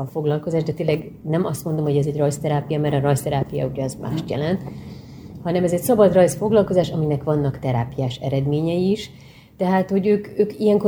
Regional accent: Hungary; És akkor magyarok vagyunk, ki ne szeretni a sajtos tejfölös lángost

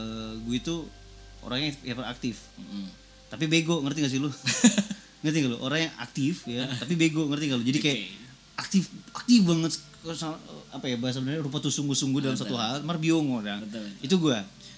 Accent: Jakarta, Indonesia; Tahun 92 gue lahir. Tahun 92 lahir gue besar di Jakarta.

